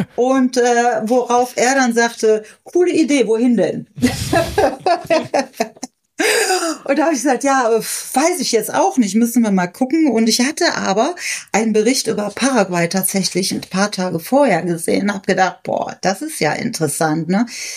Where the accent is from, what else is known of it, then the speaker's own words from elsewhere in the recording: North Rhine-Westphalia, Germany; moved away as an adult; Wir kommen aus Nordrhein-Westfalen und haben bei Neuss gelebt, zwischen Köln und Düsseldorf, in dieser Ecke. Ein schönes Dorf, wo unsere Kinder in Ruhe aufwachsen konnten.